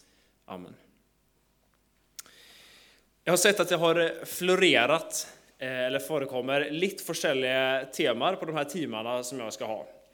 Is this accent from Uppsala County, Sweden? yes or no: no; Gothenburg, Västra Götaland County, Sweden; Jag är född och uppvuxen i Göteborg i Sverige.